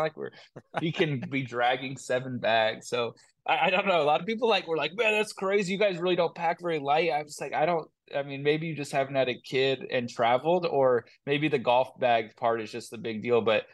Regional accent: Los Angeles, California, United States; I remember when the dates got released and it was going to be in LA. I just remember saying I have to be qualified for that because I want to play like a championship, true championship in my hometown.

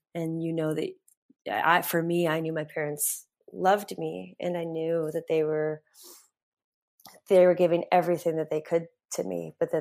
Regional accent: New Mexico, United States; I grew up in New Mexico.

